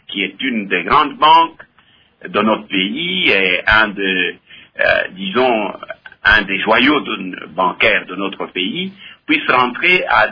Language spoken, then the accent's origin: French; DR Congo; Disons-nous les choses comme il se doit, nous sommes tous des Congolais. Quand ça ne marche pas, évidemment, c'est tous les Congolais qui trinquent.